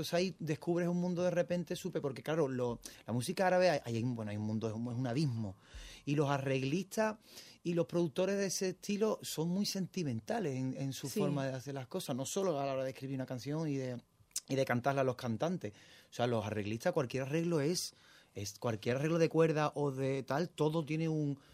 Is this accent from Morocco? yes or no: no; Cádiz, Andalusia, Spain; Yo empecé a tocar la guitarra en el folclore de mi tierra. Yo soy de Cádiz y empecé tocando la guitarra en la copla y en el carnaval.